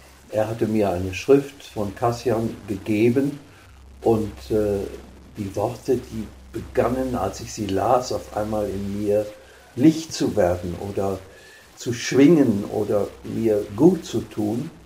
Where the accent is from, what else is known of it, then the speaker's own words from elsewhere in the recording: North Rhine-Westphalia, Germany; hier in Deutschland, möglichst auch in meiner Heimat Westfalen, einen kleinen Wohnbereich zu haben